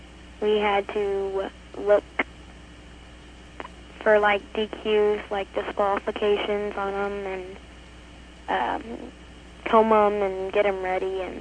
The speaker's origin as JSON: {"language": "English", "town": "Dawn", "region": "Missouri", "country": "United States", "said": "I'm from Dawn, Missouri."}